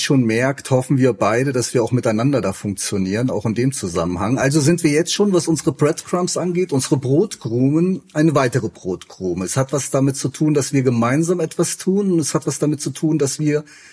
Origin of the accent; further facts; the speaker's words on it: Neuwied, Rhineland-Palatinate, Germany; weil ich bin ja auch aus Neuwied.